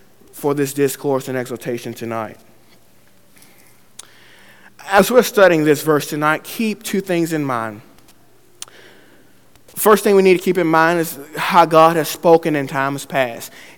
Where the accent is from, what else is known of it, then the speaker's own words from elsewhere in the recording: Mobile, Alabama, United States; I'm from Mobile, and I know about hurricanes a great bit, and I live about 5 minutes from the water.